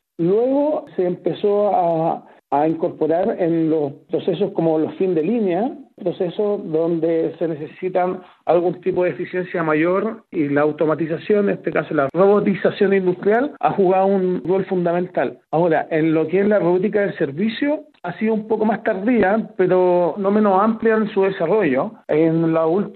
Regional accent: Chile; En mi país, en Chile

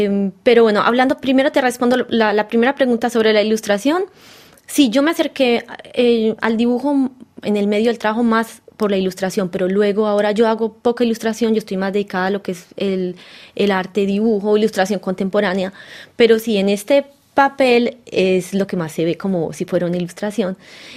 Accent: Colombia; porque es algo que es fuerte para mí como colombiana.

